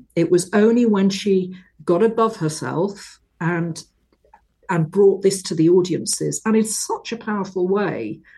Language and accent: English; North East England, United Kingdom; I'm from the Northeast myself